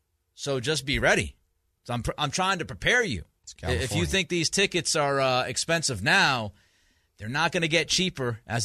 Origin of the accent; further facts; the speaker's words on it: New England, United States; I grew up in New England, obviously, and Boston is a top 10 market